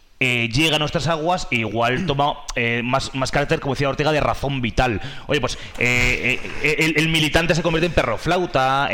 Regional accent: Spain; Soy español, esta es la tierra de los lazarillos, los rinconetes y cortadillos.

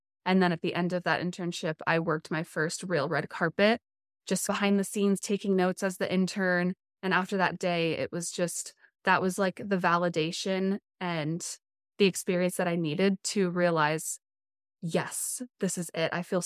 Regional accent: Colorado, United States; also born or lived in Los Angeles; Colorado, lived in Los Angeles for 9+ years, and now travel around nomadically with my fiance. And yeah, growing up in Colorado, I was very shy girl, oldest daughter in the family.

